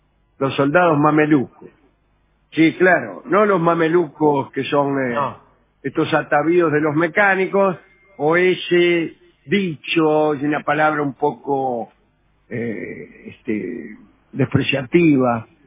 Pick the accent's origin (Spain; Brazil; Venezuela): Brazil; Caxias do Sul, Rio Grande do Sul; Spanish is a second language; Yo soy brasileño de Caixas, Caixas do Sul